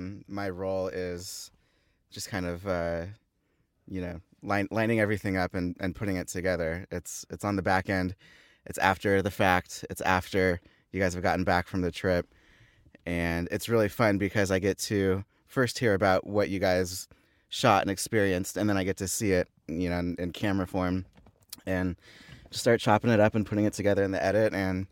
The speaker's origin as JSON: {"language": "English", "town": "Thousand Oaks", "region": "California", "country": "United States", "tie": "born or raised there", "said": "So I grew up in Thousand Oaks, just down the freeway, 5 minutes from here."}